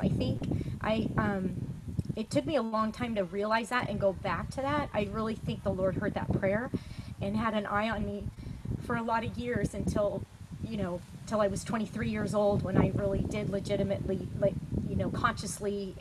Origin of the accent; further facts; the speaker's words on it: Santa Ana, California, United States; Okay, so I was born and raised in Santa Ana, and both my parents were too. So a lot of history, both grandparents. My grandma went to Santa Ana High School, you know, St. Joseph's in the neighborhood. Yeah, so a lot of roots in Orange County.